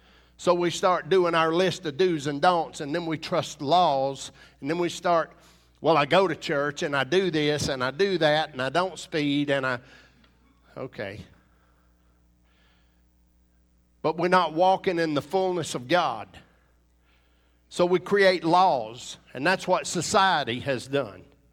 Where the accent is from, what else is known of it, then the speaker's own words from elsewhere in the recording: Punkintown, South Carolina, United States; I was born in Punkintown, South Carolina. Population of my town's 38. So I wasn't, you know, we were raised in the Bible Belt, if you will.